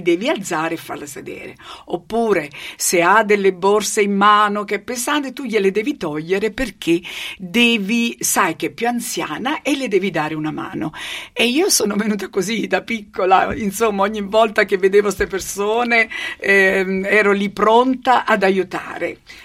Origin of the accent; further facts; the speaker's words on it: Salerno, Campania, Italy; Sono cresciuta a Salerno